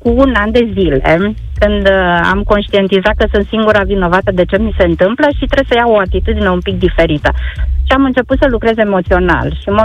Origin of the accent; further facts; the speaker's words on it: Hunedoara, Hunedoara County, Romania; și sunt din Hunedoara.